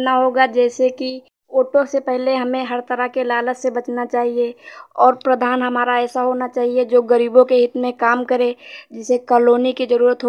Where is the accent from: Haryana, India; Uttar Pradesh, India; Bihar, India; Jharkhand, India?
Uttar Pradesh, India; Unnao; Sir मैं UP की रहने वाली हूँ और मेरा डिस्ट्रिक्ट उन्नाव है।